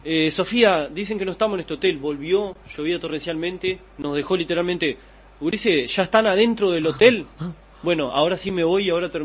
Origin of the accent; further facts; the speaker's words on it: Uruguay; Me siento contento de que como uruguayo se formó un gran equipo